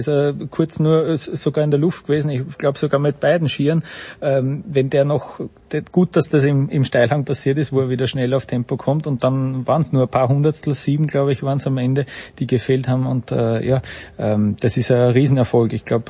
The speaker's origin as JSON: {"language": "German", "region": "Vienna", "country": "Austria", "said": "Deswegen lehne ich mich jetzt als Wiener vor allem gar nicht aus dem Fenster"}